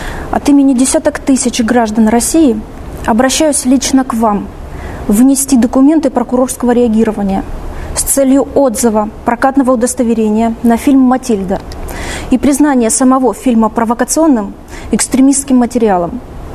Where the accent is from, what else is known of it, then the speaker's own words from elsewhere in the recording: Crimea, Ukraine; Поскольку я крымчанка